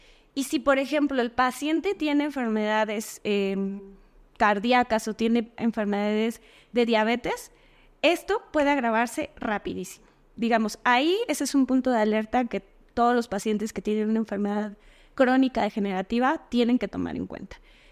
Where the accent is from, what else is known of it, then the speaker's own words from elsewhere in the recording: Mexico; Yo sé que podemos aguantar, somos mexicanos y todo lo que tú quieras, ¿no?